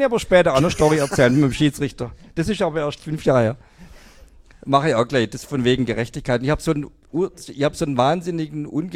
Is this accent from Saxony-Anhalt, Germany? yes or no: no; Kornwestheim, Baden-Württemberg, Germany; ich bin in Kornwestheim aufgewachsen